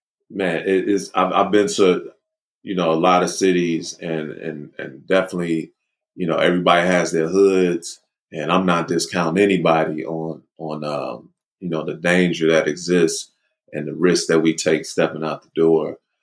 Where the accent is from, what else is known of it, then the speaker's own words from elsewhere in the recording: United States; When I was growing up on the South Side, everybody was black except the cops.